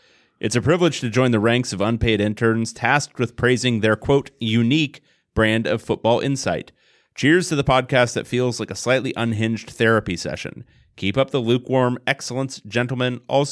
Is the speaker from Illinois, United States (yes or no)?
yes; Illinois, United States; I grew up in Illinois.